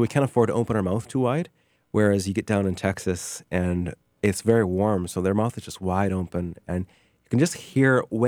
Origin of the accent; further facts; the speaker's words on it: Brabant Lake, Saskatchewan, Canada; So I'm from Brabant Lake, Saskatchewan.